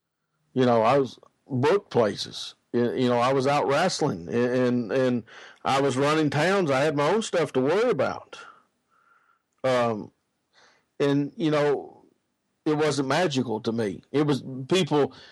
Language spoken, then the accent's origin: English; Tennessee, United States; I'm a Tennessee boy. I'm an Appalachian boy.